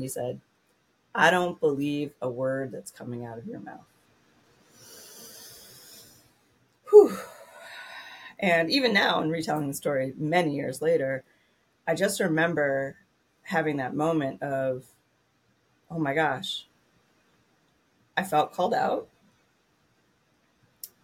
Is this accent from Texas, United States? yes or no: no; Pennsylvania, United States; So for myself, as a white woman growing up in Eastern Pennsylvania, that there's a particular way that I learned how to be in the world.